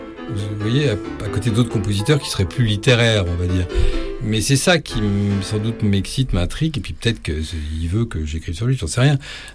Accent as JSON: {"language": "French", "town": "Bourges", "region": "Centre-Val de Loire", "country": "France", "tie": "born there", "said": "je suis né à Bourges, je disais, comme Yankelevitch. Et lui, c'était un peu par accident. Et puis, mais en fait, j'habite pas loin, vers Nohant."}